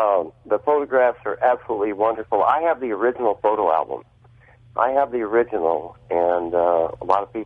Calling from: Phoenix, Arizona, United States; I'm calling from Phoenix, Arizona.

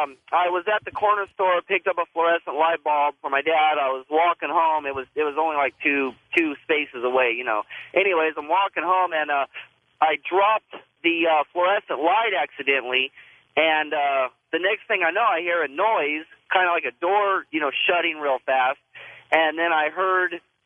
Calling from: California, United States; I'm calling from California.

